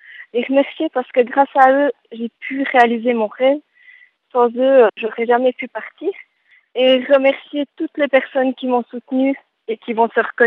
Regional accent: Switzerland; je me prenais la tête chez moi en Suisse

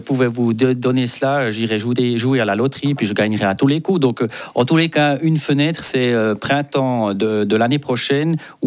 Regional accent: Jura, Switzerland; je suis jurassien, je suis aussi né ici dans le canton du Jura, puis je défends aussi le canton du Jura. Et je suis suisse alémanique, donc voyez, je suis partagé.

